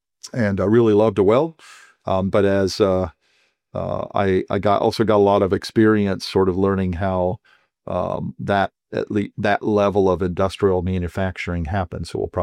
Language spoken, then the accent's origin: English; Dayton, Ohio, United States; So I was brought up in Ohio, mainly in the town of Dayton, which you may know as the birthplace of aviation, at least according to the Americans.